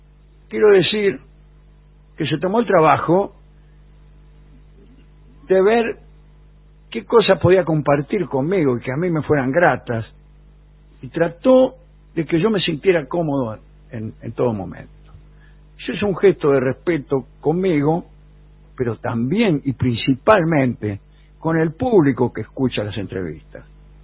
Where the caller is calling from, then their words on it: Montevideo, Uruguay; de Montevideo.